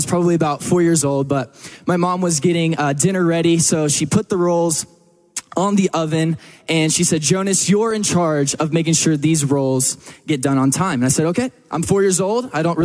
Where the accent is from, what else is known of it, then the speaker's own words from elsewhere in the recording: Texas, United States; You know, being a Texan, I think there's two things that we can all agree on.